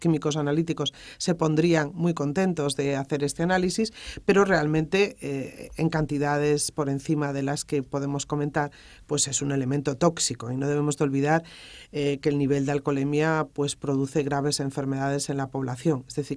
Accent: Galicia, Spain; yo misma soy gallega

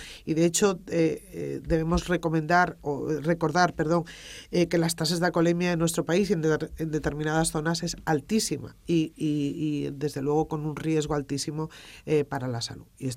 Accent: Galicia, Spain; yo misma soy gallega

